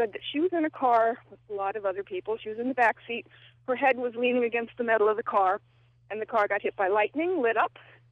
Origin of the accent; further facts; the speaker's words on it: Miami, Florida, United States; I'm from Miami, Florida. I grew up in Miami and went to high school there.